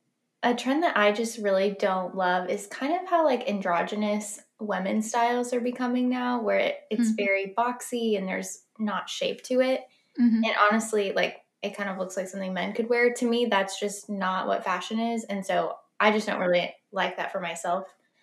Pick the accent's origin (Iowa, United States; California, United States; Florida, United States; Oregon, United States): Florida, United States; I grew up in Florida. So it's like a dress, sandals, you're done.